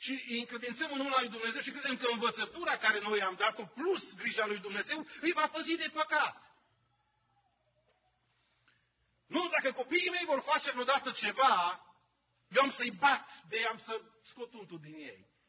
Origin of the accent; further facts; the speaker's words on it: Romania; Nu, a spus, sunt din România. Oh, Ceaușescu, ia! Nu e ușoră viața printre străini, e greu să te acomodezi.